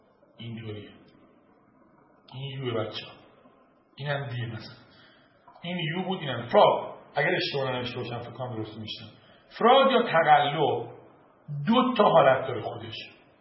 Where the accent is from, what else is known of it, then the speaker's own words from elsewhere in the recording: Iran; چون ما ایرانی هستیم و فعلا تحریمیم،